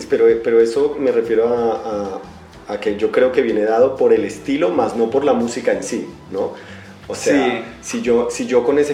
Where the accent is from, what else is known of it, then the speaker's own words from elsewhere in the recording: Colombia; moved away; yo salí de Colombia hace 20 años